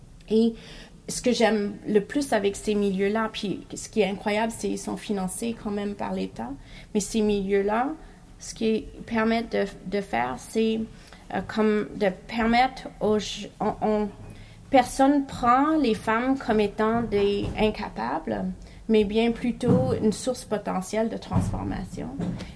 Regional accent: Montreal, Quebec, Canada; also born or lived in London / Toronto; Alors, je suis une Montréalaise surtout, mais j'ai grandi aussi à Londres puis à Toronto. Mon père est immigrant de la Norvège et ma mère est une Canadienne anglophone.

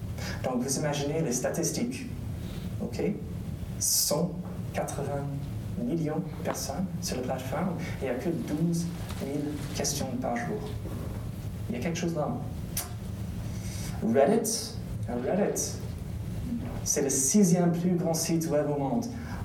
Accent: United States; surtout avec les élections chez moi aux États-Unis

